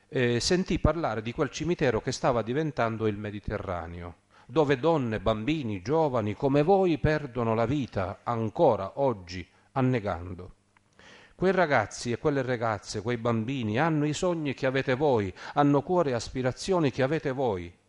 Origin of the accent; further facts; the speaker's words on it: Sicily, Italy; mi permettete in siciliano, lo dico, almeno dalle mie parti del Ragusano, in Sicilia